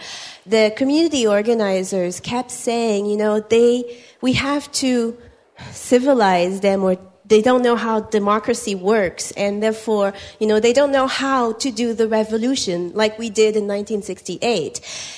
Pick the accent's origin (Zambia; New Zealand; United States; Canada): Canada; Montreal, Quebec; from Montreal.